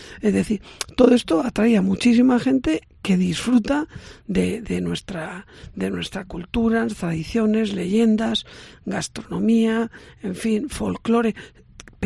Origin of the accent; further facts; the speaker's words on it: Madrid, Community of Madrid, Spain; yo que soy madrileño y de familia de aquí, de Castilla y León, de Palencia y de Valladolid